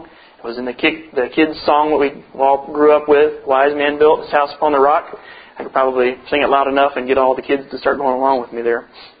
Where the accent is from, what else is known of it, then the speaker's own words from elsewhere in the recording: Vandalia, United States; growing up in Vandalia, we had an airport right beside us